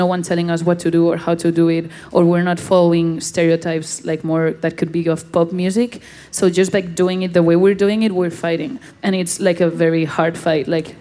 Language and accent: English; Madrid, Community of Madrid, Spain; we are four girls from Spain, like from Madrid, not even from Barcelona, we're from Madrid.